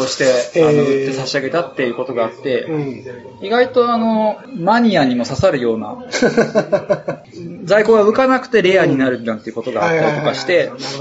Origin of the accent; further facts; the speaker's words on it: Gunma, Japan; 僕は群馬ですから。